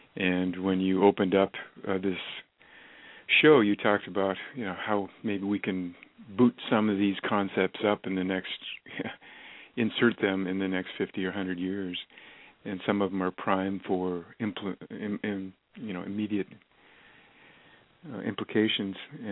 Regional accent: United States; a lot of us Americans obviously always look to the U.S. government, so forgive us for being too American-centric sometimes

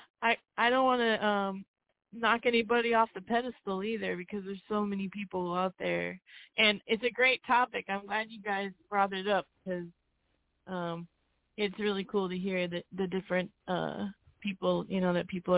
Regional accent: Detroit, Michigan, United States; born there; And that's where I was born. I was born in Detroit

